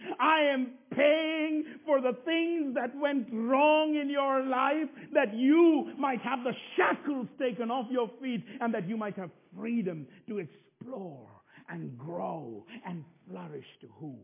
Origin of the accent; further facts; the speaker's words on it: India; now in United Kingdom; Let me tell you, I grew up in India.